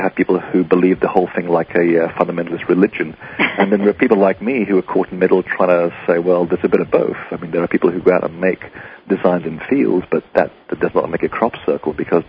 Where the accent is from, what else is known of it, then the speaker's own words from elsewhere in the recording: Portugal; English is a second language; when I was growing up in Portugal, you know, my accent actually betrays my original nationality.